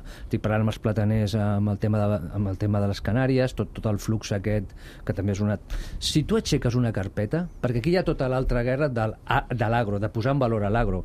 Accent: Cornellà de Llobregat, Catalonia, Spain; jo sóc del Delta Llorac, sóc de Cornellà, els avis eren pagesos

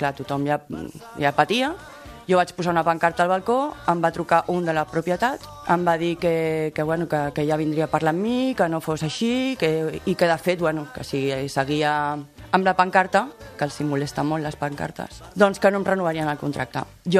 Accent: Barcelona, Catalonia, Spain; Jo soc d'aquí de tota la vida.

